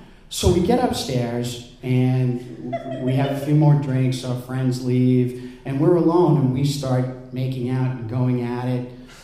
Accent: Boston, Massachusetts, United States; because she's from New York and I'm from Boston originally, and we meet in Newport.

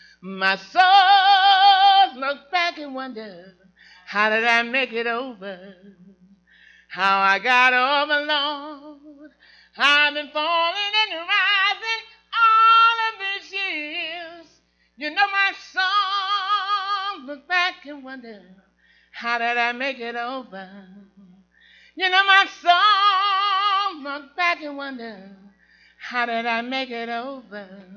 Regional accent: Minneapolis, Minnesota, United States; I was born and raised in Minneapolis in 1959, and I had the opportunity to be crowned Miss Black Minnesota.

